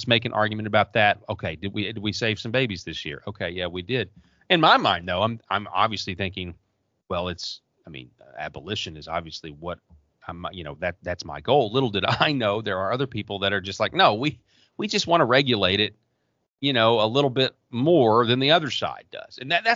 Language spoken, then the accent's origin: English; Arkansas, United States; I've seen this in my home state of Arkansas.